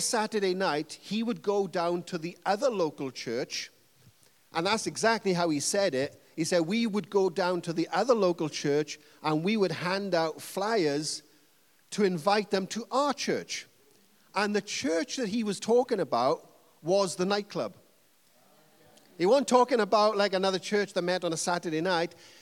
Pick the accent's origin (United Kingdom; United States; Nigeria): United Kingdom; Wales; As a Welshman, that's, you know, I feel like I'm at home right now.